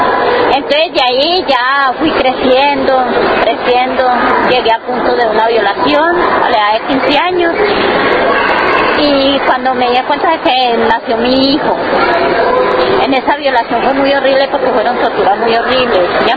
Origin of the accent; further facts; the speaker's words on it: Yolombó, Antioquia, Colombia; Soy originalmente de Yolombó, Antioquia. Allá nací, allá fui creciendo.